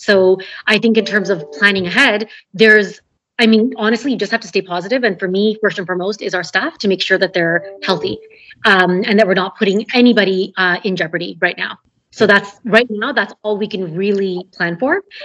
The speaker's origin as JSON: {"language": "English", "region": "Scotland", "country": "United Kingdom", "said": "So I'm definitely from Scotland."}